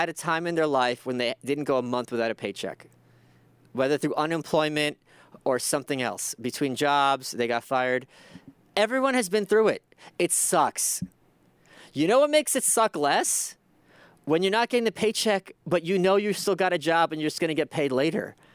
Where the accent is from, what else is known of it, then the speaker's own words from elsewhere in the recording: New York, United States; But then I'm a New Yorker, so maybe I'm a little prejudiced in that regard.